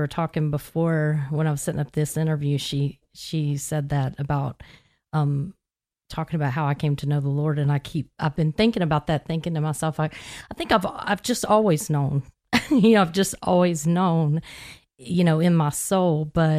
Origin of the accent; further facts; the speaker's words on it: Florida, United States; accent: Tennessee; also born or lived in Tennessee; Well, I'm basically a native Floridian. I came here very young from Tennessee. So that's the accent. I didn't lose that.